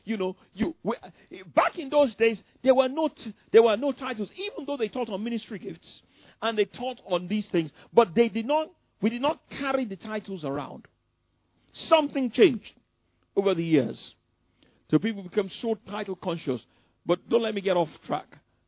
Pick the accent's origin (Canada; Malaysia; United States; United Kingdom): United Kingdom; England; I just told him I came from England.